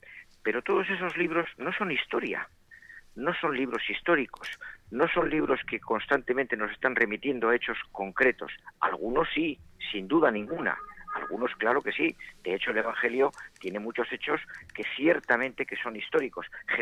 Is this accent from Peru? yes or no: no; Bilbao, Basque Country, Spain; como buen bilbaíno que soy